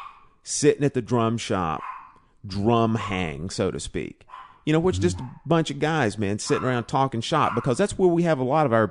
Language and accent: English; Athens, Tennessee, United States; The foothills of East Tennessee, just outside of Knoxville. A little small town called Athens, Tennessee.